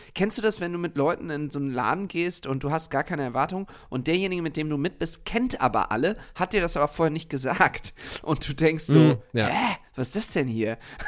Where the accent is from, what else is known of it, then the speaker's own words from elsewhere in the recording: Düsseldorf, North Rhine-Westphalia, Germany; Sollte ich zwar tun als Düsseldorfer